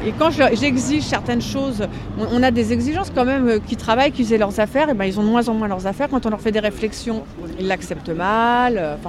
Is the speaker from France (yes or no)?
yes; France; je suis française